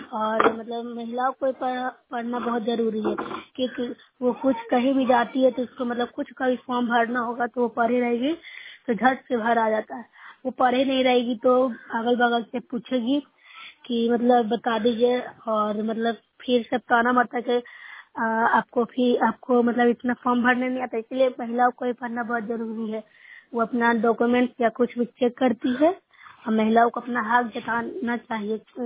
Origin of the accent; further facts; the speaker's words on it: Bihar, India; मैं Nusra block से हूँ, जिला नालंदा की निवासी हूँ।